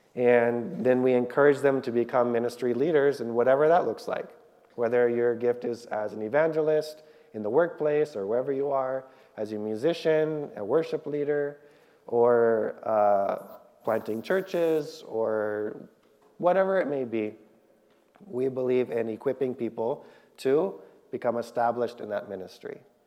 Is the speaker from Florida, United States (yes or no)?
no; Ventura, California, United States; now in Southeast Asia; And for those who don't know, I grew up in Ventura. This is my hometown. I grew up at Ventura Missionary School and Church.